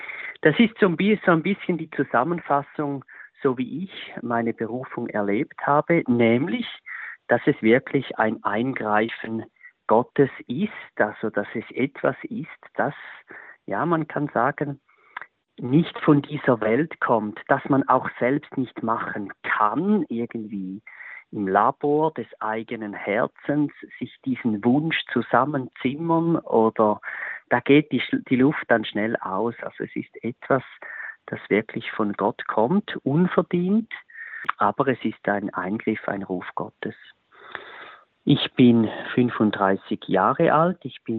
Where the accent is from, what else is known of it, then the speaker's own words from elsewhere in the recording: Thurgau, Switzerland; Ich bin im Kanton Thurgau aufgewachsen. Ich muss allerdings sagen, sehr nahe am Kanton St. Gallen, in der Nähe von Wiel.